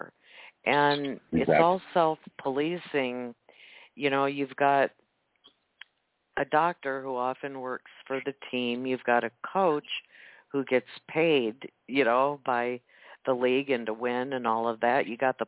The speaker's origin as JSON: {"language": "English", "region": "Nebraska", "country": "United States", "said": "You know, I'm from Husker land here, and I'm trying to think that we were called the Bug Eaters back then"}